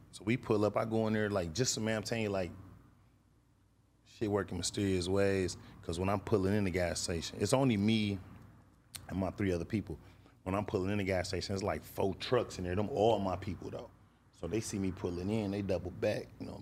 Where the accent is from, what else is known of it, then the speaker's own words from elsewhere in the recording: Grand Rapids, Michigan, United States; Some people like, where you from? Detroit? And no, I'm from Grand Rapids.